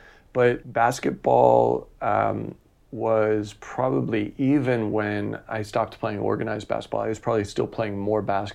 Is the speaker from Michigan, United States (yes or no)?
yes; Michigan, United States; also born or lived in Ohio; I grew up in Ohio and Michigan, primarily Michigan, or I identify as being from Michigan.